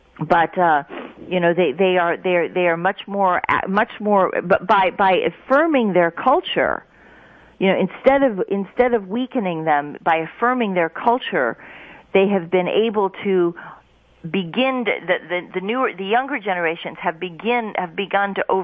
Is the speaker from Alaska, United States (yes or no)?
yes; Alaska, United States; I grew up in Alaska